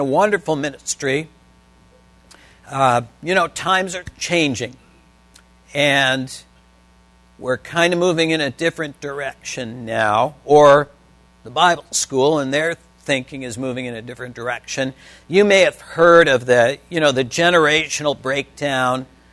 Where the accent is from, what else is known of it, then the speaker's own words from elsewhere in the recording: Detroit, Michigan, United States; We're both from Detroit.